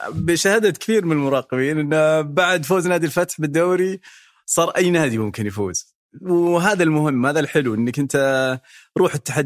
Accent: Eastern Province, Saudi Arabia; يمكن لأني نشأت وتربيت في منطقة الأحساء اللي منها

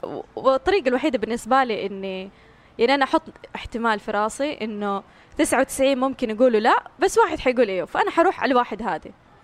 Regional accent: Mecca, Makkah Province, Saudi Arabia; born there; قلت لهم أنا مولودة في مكة بس أحس روحي في الحسا

